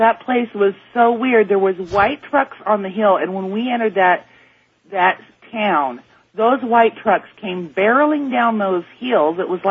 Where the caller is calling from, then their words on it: San Diego, California, United States; I'm from San Diego.